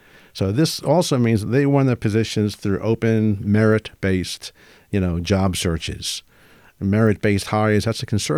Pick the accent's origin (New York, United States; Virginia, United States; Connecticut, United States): New York, United States; Brooklyn; You know, I'm from South Brooklyn, right?